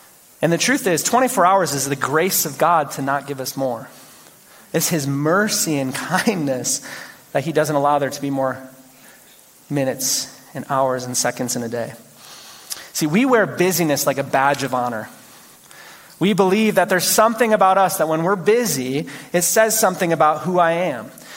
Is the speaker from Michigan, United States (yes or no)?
yes; Michigan, United States; now in Colorado, United States; I grew up in Michigan, so our orchards were way better than out here. Colorado is terrible with apples.